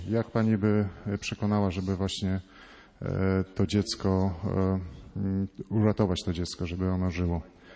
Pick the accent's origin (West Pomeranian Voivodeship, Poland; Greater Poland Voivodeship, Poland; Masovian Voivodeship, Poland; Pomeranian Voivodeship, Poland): Greater Poland Voivodeship, Poland; Kalisz; Jesteśmy z Kalisza.